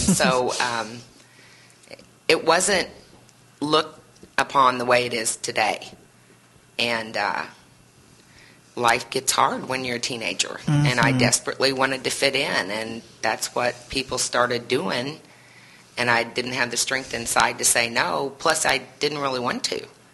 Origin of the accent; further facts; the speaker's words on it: Tell City, Indiana, United States; born there; I was born in Tell City, Indiana.